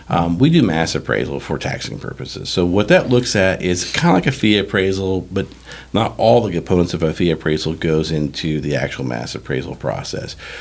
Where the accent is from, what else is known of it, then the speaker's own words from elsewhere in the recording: Springfield, Missouri, United States; So I grew up here in Springfield, went to school, public school here in Springfield, went to Missouri State